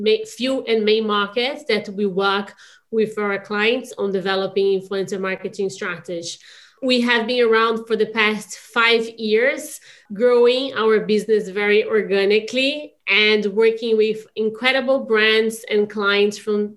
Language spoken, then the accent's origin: English; Brazil; moved away as an adult; now in London, United Kingdom; I am from Brazil, having been living in London for the past 15 years.